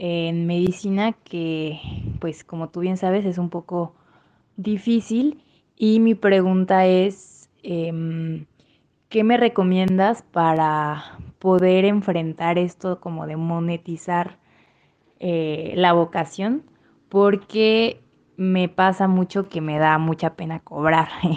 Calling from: Guadalajara, Jalisco, Mexico; de Guadalajara.

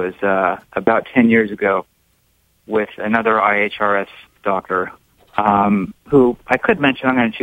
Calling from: New York, United States; I'm from New York. How's it going?

